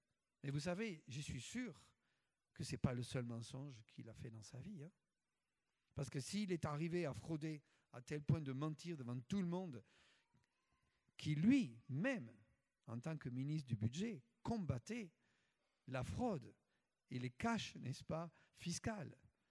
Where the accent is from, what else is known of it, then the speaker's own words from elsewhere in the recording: France; now in Canada; en tant que petit Français vivant au Québec